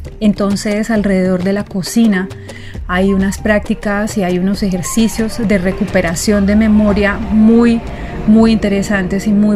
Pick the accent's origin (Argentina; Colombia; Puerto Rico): Colombia; Santander; soy colombiana, comunicadora y soy originaria del departamento de Santander.